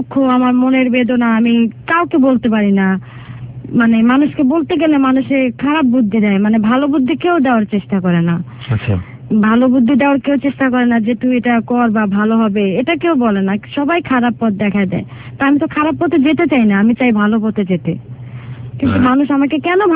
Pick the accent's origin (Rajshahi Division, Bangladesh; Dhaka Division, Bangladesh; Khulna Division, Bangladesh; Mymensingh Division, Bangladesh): Dhaka Division, Bangladesh; Dhaka; আমি ঢাকাতেই বড় হয়েছি।